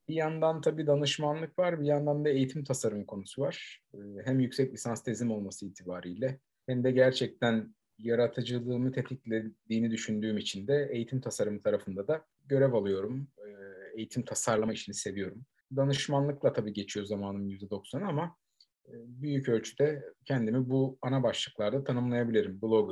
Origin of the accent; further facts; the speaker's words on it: Eskişehir, Turkey; born there; 1987 Eskişehir doğumluyum.